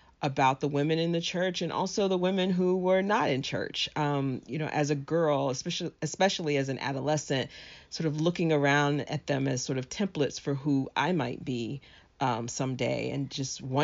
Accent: Jacksonville, Florida, United States; moved away as an adult; now in Pittsburgh, United States; Yes, I grew up in Jacksonville, Florida. I was born and raised in Jacksonville and lived there until 1989 when I went off to college.

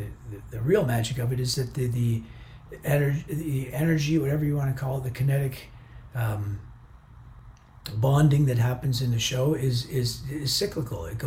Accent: Canada; That connection of the fact that we're Canadian is definitely runs deep.

